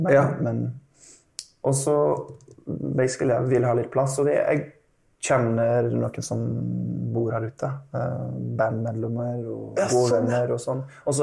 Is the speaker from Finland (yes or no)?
no; Oklahoma, United States; Swedish is a second language; moved away as an adult; also born or lived in Virginia; jag är från Oklahoma. Jag var född i Virginia men växte upp i Oklahoma. Jag var där fram till jag var 18.